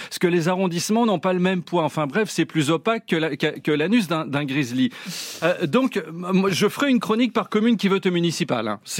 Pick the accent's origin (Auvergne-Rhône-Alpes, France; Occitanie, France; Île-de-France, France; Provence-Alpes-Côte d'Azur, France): Île-de-France, France; Paris; Bon, il se trouve que je suis parisien. Pas par choix, hein.